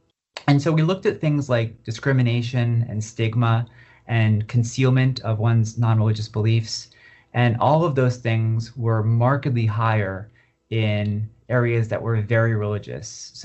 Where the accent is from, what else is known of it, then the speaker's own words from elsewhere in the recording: New Jersey, United States; now in Washington, D.C., United States; I grew up in New Jersey and live in D.C.